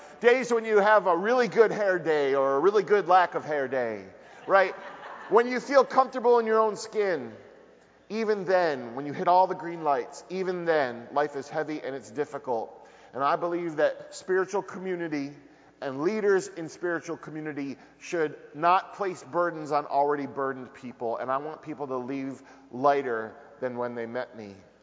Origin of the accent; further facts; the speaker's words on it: Syracuse, New York, United States; I grew up in Syracuse, New York, in a fairly traditional Italian Roman Catholic family, which means I was raised on gluten and guilt.